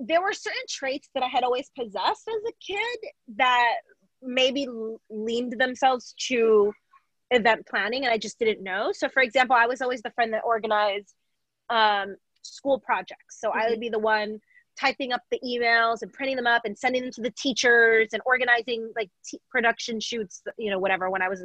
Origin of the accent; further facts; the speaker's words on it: New York, United States; We wanted it to be similar to street fairs that I grew up with in New York